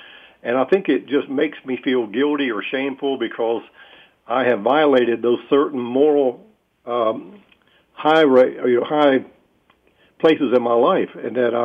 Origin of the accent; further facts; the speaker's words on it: United States; I was raised in America